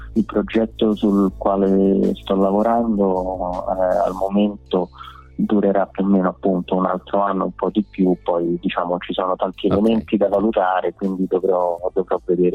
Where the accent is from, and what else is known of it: Rome, Lazio, Italy